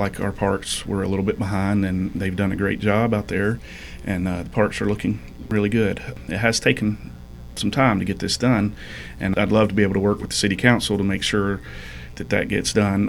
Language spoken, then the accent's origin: English; Cartersville, Georgia, United States; I am from Cartersville. I've lived here most of my life.